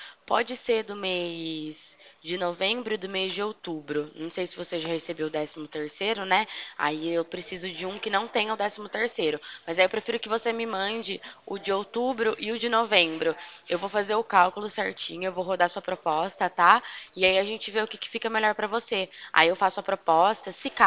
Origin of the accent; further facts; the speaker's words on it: Pirassununga, São Paulo, Brazil; eu sou daqui da cidade de Pirassununga também, tá? Fico localizada aqui no centro.